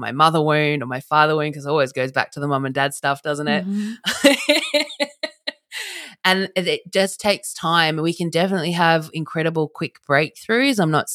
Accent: Australia; I've grown up in Australia. I was born in Australia.

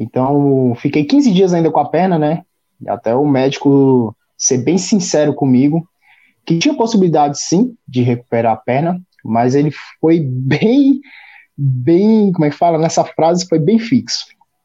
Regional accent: Brazil; Cara, eu morava em uma cidade, né? É uma cidade do entorno do DF, de Brasília, né? E essa cidade não tinha muito estrutura para esporte, né?

